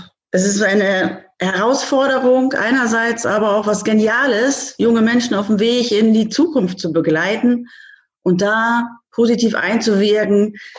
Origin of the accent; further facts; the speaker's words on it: Bielefeld, North Rhine-Westphalia, Germany; ich komme aus Bielefeld